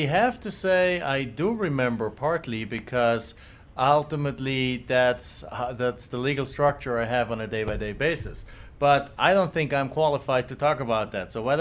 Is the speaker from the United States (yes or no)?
no; Germany; English is a second language; moved away; I came from Germany, and my English was somewhat limited